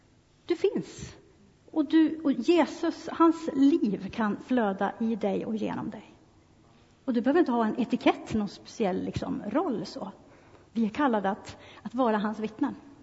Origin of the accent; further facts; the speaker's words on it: Orsa, Dalarna County, Sweden; min församling hemma i Dalarna, i Orsa där jag kommer ifrån.